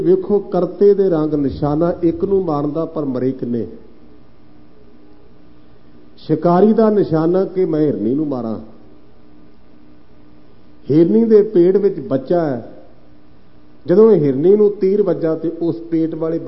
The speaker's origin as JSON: {"language": "Punjabi", "region": "Punjab", "country": "Pakistan", "said": "ਤੇ ਕਸੂਰ ਮੇਰੇ ਪਿੰਡ ਤੋਂ ਕੇਵਲ 6 ਮੀਲ ਹੋਣਾ ਹੈ।"}